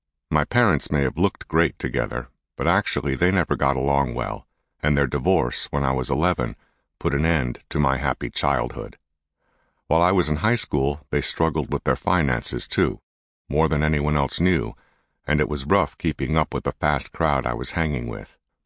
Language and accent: English; Kankakee, Illinois, United States; If you had shown up in my hometown of Kankakee, Illinois, and asked about me in the early 90s